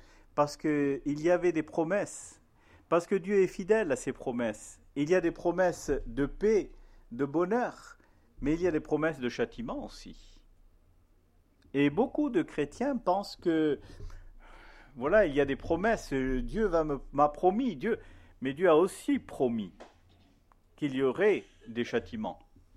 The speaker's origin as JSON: {"language": "French", "country": "Morocco", "tie": "born there", "said": "je suis né au Maroc. Je suis né dans un pays étranger."}